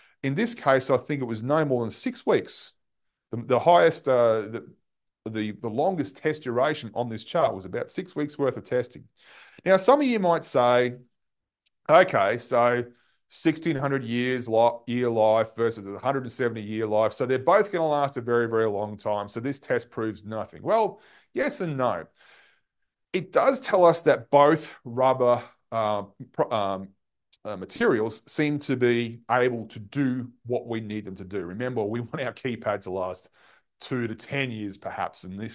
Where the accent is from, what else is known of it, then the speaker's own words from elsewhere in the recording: Queensland, Australia; my home state in Australia, a place called Queensland. We're near the beaches.